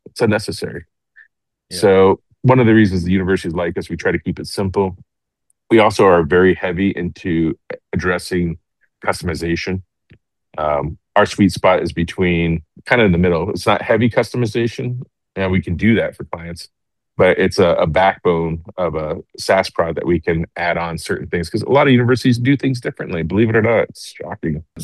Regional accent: Indonesia; I grew up in Indonesia. I was born and raised in Asia.

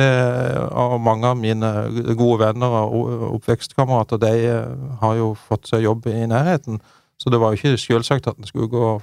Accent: Mandal, Agder, Norway; Nei, altså, født og oppvokst i Mandal i Vest-Agder, i Bjelland. Lita bygd der.

